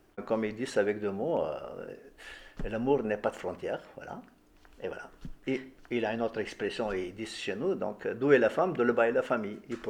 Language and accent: French; Plovdiv, Plovdiv Province, Bulgaria; De Plovdiv, hein, d'ailleurs, actuellement, cette année, c'est la ville... la capitale européenne de la culture.